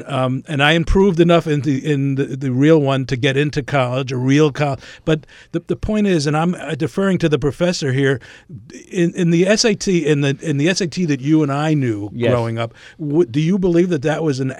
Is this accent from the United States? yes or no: yes; New York City, New York, United States; particularly growing up in New York City, when you wanted to get into a city school because the tuition was free